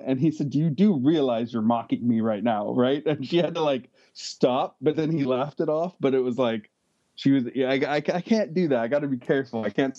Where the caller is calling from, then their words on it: Oakland, California, United States; I am joining you from Oakland, California.